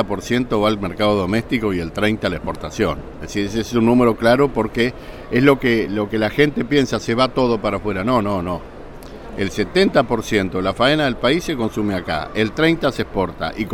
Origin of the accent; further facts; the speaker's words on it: Argentina; nosotros como argentinos, que tenemos posibilidades